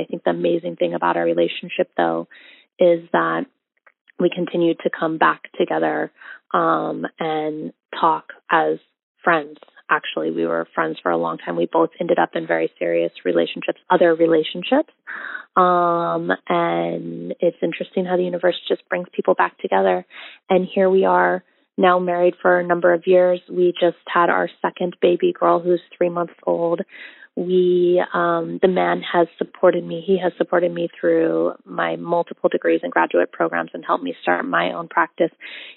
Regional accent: Bali, Indonesia; I am multiracial. I grew up in Bali, Indonesia.

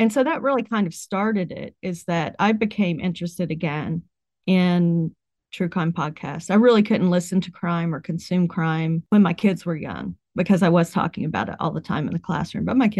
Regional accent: West Virginia, United States; Now it does. I grew up in West Virginia and so the opioid epidemic, but not while I was growing up. No.

